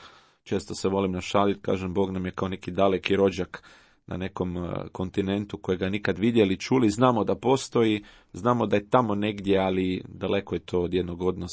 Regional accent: Rijeka, Primorje-Gorski Kotar County, Croatia; 46. godina je vrlo blizu, gotovo, pa ne znam, 2/3 života vezano je za moj rodni grad Rijeku, gdje sam rođen, odrastao, studirao teologiju

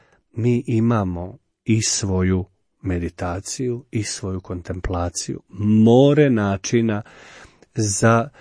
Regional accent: Slavonia, Croatia; kako se kod nas u Slavoniji kaže, šerpicu, odnosno posudu.

